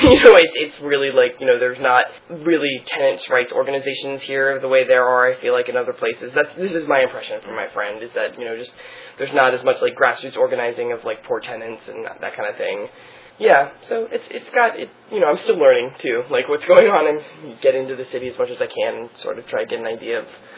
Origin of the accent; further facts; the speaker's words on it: the South, United States; There's, like, my perspective on it as a Southerner is very different than I think a lot of Northwestern perspectives on environmentalism.